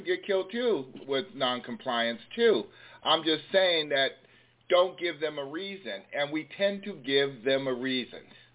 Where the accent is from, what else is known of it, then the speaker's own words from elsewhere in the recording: Philadelphia, Pennsylvania, United States; And where I grew up in Philly, if we had Willie's Barbecue and Beef Ribs